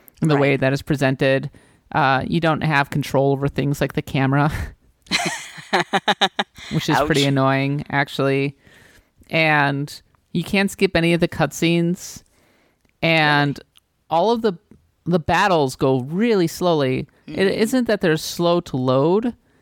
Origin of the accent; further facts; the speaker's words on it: United States; I'm an American. I host this podcast.